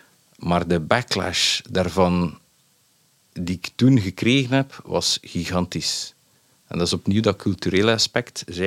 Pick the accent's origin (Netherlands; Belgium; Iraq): Belgium; En ik dacht als Belg, ik ga toch aan die mensen meenemen.